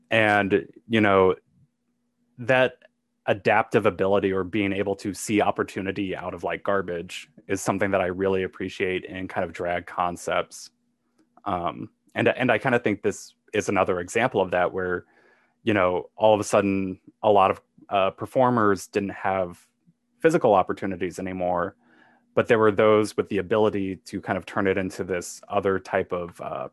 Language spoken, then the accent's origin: English; Carbondale, Illinois, United States; So like the drag scene here, or the drag scene I grew up with in Carbondale, was kind of more pageant focused